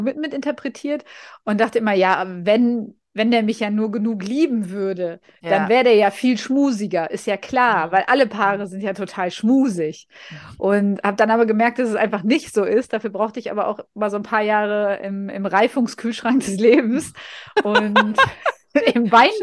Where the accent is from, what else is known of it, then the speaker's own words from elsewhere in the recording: Rhineland, Germany; Ich komme aus dem Rheinland, ne? Da sind wir sowieso alle schön touchy.